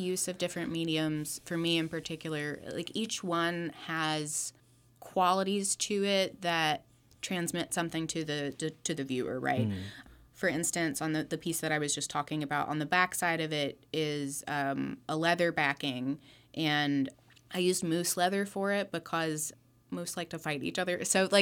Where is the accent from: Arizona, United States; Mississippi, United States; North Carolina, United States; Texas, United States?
Mississippi, United States; I'm also originally from Mississippi, so like that region of the United States.